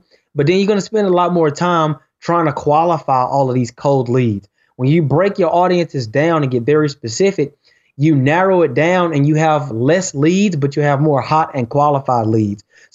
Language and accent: English; Texas, United States; I'm from Texas, too, and during the summertime, it gets hot.